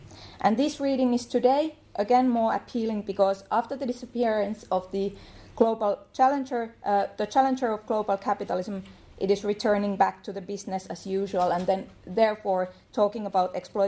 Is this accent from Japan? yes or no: no; Finland; English is a second language; So hello everybody … from Finland, University of Tampere.